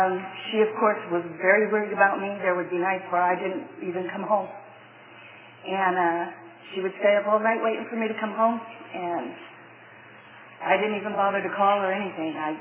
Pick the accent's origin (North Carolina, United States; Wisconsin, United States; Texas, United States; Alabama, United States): Wisconsin, United States; And so when I was growing up in Wisconsin, and when I first was old enough to make a conscious decision to drink alcohol